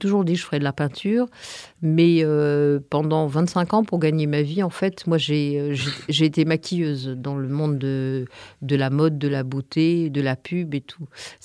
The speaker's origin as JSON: {"language": "French", "town": "Paris", "region": "Île-de-France", "country": "France", "moved": "yes", "said": "parce que je suis parisienne. Il y a 5 ans que j'ai quitté la région parisienne. J'ai passé 2 ans dans le Vaucluse et puis le hasard m'a amenée dans le Diwa depuis 3 ans."}